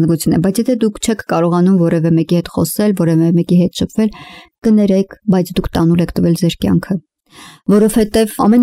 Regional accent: Shirak, Armenia; անչափ գնահատում եմ Շիրակի մարզը, որտեղ շիրակցի եմ բնականաբար

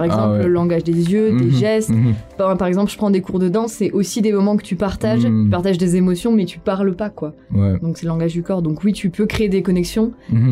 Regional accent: Dijon, Bourgogne-Franche-Comté, France; Je viens d'une ville qui s'appelle Dijon, qui est très connue pour la moutarde.

